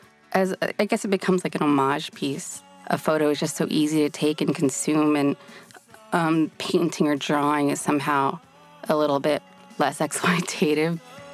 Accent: San Francisco, California, United States; now in Los Angeles, United States; Born and raised, I was born in San Francisco General, and I lived there until I was 18 when I got into UCLA and moved down to LA.

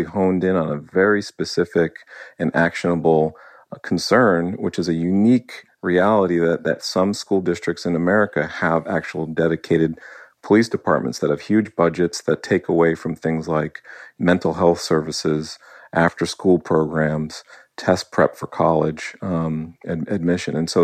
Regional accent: New England, United States; It's like a snow day. I grew up in New England.

